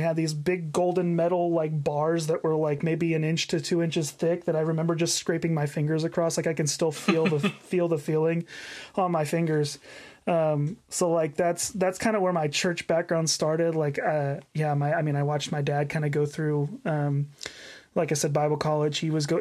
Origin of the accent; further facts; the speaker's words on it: Oklahoma, United States; So I grew up in the church, was born and raised in Oklahoma.